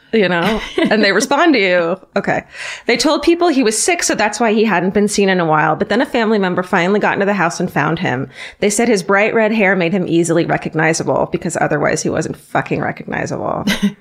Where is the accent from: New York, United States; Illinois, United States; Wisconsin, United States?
Illinois, United States; Knoxville; I want to tell you about a strange death in my hometown of Knoxville, Illinois. It was far before my time, but I'd always heard about it growing up.